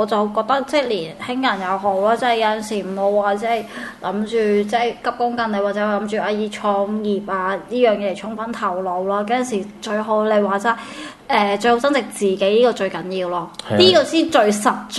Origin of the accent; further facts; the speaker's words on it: Macau; 因為太即係我哋澳門人太有一種即係冇乜隱憂啊，即係冇乜危機感。